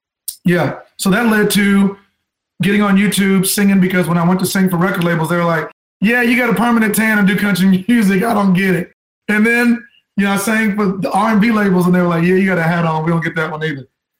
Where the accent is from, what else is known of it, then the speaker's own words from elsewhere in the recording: Texas, United States; My story starts out, I grew up in Central Texas. My mother taught school. My dad worked at the local jail.